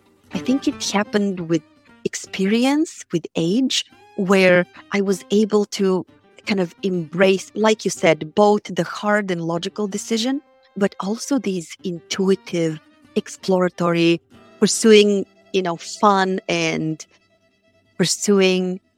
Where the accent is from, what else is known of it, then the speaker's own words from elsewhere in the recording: Bulgaria; English is a second language; now in United States; I grew up in Bulgaria. I grew up in communism, and I grew up in a small town.